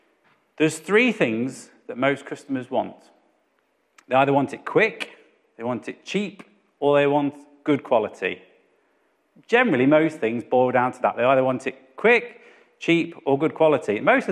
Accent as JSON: {"language": "English", "town": "Thurlaston", "region": "England", "country": "United Kingdom", "tie": "born or raised there", "said": "You know, growing up in Thurleston, not too far away, we used to come and visit here."}